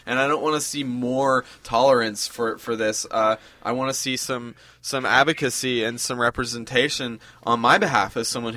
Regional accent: Seattle, Washington, United States; I mean, yeah, New York's a big city, but I'm from Seattle. I'm from Washington

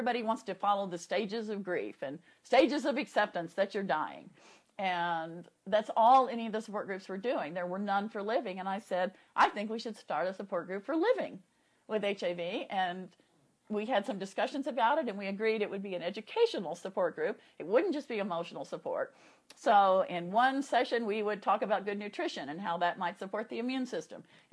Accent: Texas, United States; Well, if I talk like where I grew up in Texas. and yes, that is how all my cousins still talk today.

